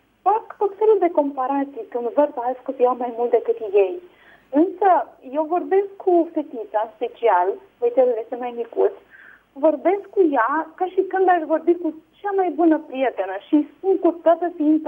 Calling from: Bucharest, Romania; din București.

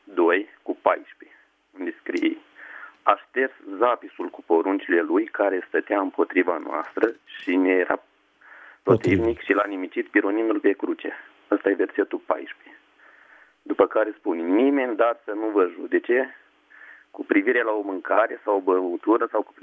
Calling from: Piatra Neamț, Neamț County, Romania; Am ascultat-o pe doamnă din Grecia, sunt de la Piatra Neamț.

